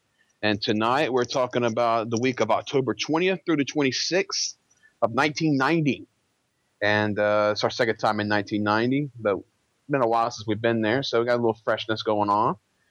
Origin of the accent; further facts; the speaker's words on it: Barnesville, Georgia, United States; and I'm from Barnesville in the South Metro Atlanta area.